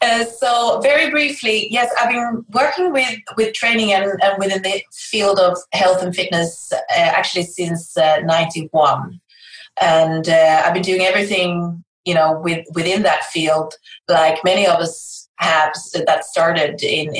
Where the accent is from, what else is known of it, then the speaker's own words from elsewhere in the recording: Sweden; first language Swedish; English is a second language; yes, I am Swedish. I was adopted from South Korea, actually, and my native language is Swedish. I do speak fluent English, more or less